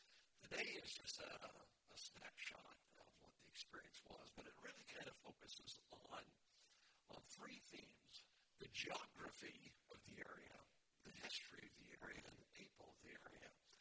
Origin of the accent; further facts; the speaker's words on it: Wyoming, United States; I grew up in Wyoming, which is a big state. I grew up in the foothills of the Bighorn Mountains, the spur of the Rocky Mountains